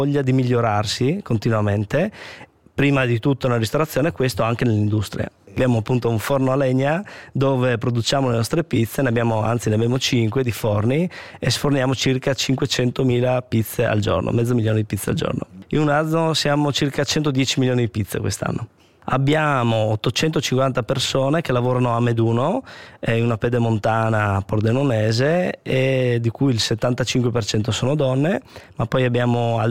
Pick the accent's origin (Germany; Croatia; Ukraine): Germany; now in Italy; Mia madre è tedesca, io ho due sorelle, io e le mie sorelle siamo nati in Germania, quindi abbiamo vissuto lì una parte della nostra vita